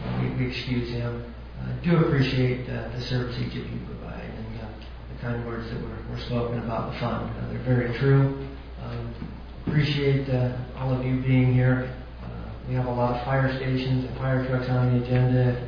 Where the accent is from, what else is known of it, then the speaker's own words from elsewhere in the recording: California, United States; now in Utah, United States; I was raised in California, so I'll say Escalante.